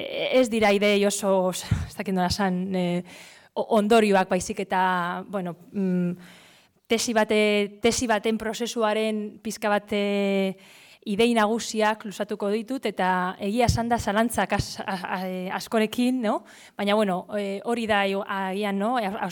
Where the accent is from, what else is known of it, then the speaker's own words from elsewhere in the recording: Basque Country, Spain; ni Bizkaitik nator